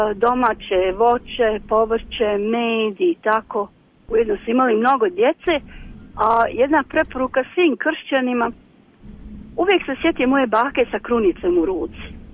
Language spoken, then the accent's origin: Serbian; Banja Luka, Republika Srpska, Bosnia & Herzegovina; Ja ih podstičem ovdje i kod nas u Banja Luci.